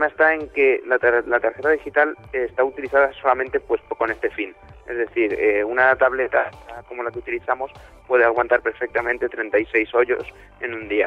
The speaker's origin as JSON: {"language": "Spanish", "town": "Madrid", "region": "Community of Madrid", "country": "Spain", "said": "Nosotros somos de Madrid."}